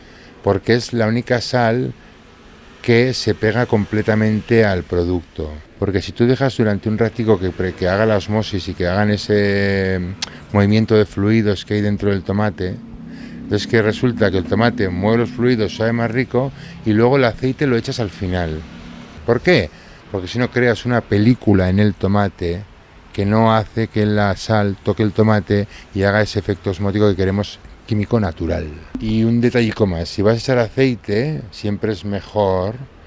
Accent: Navarre, Spain; como soy de Navarra y somos bastante tradicionales

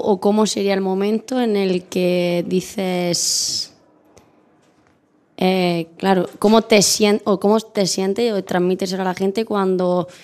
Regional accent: Granada, Andalusia, Spain; somos de Granada y como Granada no hay nada.

